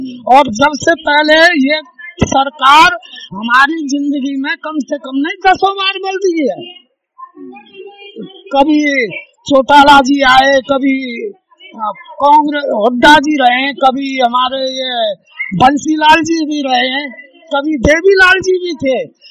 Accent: Bharatpur, Rajasthan, India; now in Delhi NCR, India; हमें राजस्थान, भरतपुर।

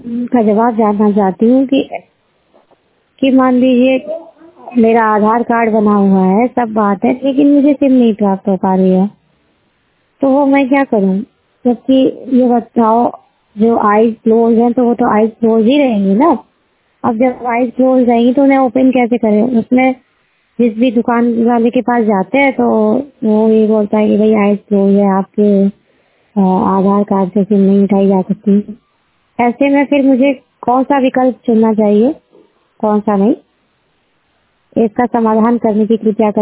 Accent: Jhansi, Uttar Pradesh, India; मैं झांसी उत्तर प्रदेश से बिलोंग करती हूँ। मेरी विकलांगता पूर्ण दृष्टि बाधित है।

